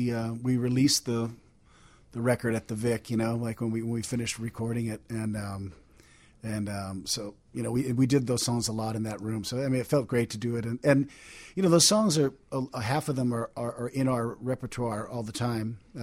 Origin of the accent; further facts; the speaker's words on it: Honolulu, Hawaii, United States; also born or lived in Austin; now in Chicago, United States; growing up in Honolulu and then, I, you know, living in Austin